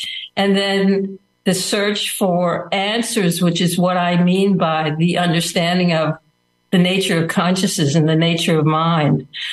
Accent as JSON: {"language": "English", "country": "United States", "tie": "born or raised there", "said": "I grew up in America. I'm American born."}